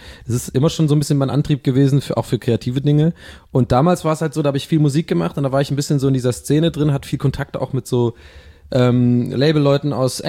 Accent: Dublin, Leinster, Ireland; Und ich komme ja aus Dublin

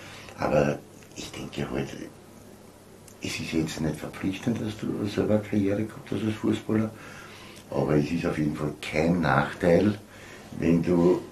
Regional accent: Austria; Ich muss ja auch fairerweise sagen, die Trainerausbildung bei uns in Österreich, die ist wirklich in Ordnung, das ist gut.

